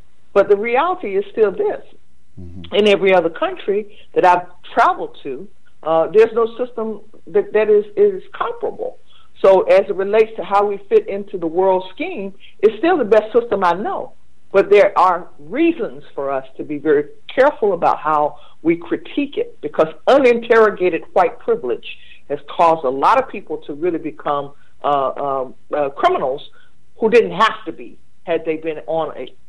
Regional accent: Windsor, North Carolina, United States; Oh, yes. I was born and raised in Windsor, North Carolina. Spent most of my formative years in the northeastern part of the state.

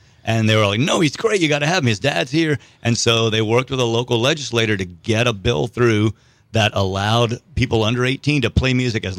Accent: Lafayette, Louisiana, United States; I grew up in Lafayette, Louisiana.

